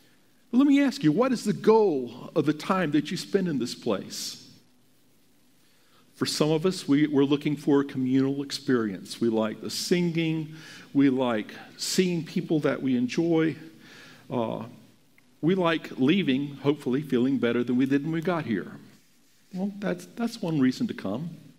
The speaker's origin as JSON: {"language": "English", "country": "United States", "said": "I mean, I'm an American."}